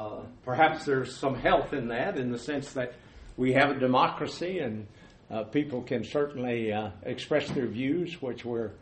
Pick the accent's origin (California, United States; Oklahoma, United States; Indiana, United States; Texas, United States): Texas, United States; Sweetwater; born there; And I was born in Texas, small town, Sweetwater, Texas, and went to college at Abilene Christian